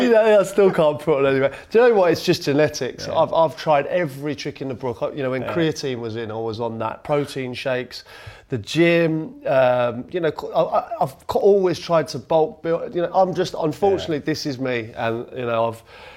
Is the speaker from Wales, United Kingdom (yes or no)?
no; Macclesfield, North West England, United Kingdom; born there; also born or lived in Singapore; Mum was from Manchester. Mum and dad met in Manchester. My dad's from London. So I was born in Macclesfield. I was a journeyman from an early age. Went to Singapore.